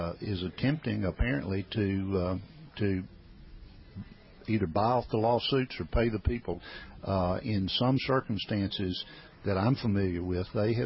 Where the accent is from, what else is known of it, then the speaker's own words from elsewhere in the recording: the South, United States; accent: Southern; What, I'm sure you confused. I was confusing because of my southern accent.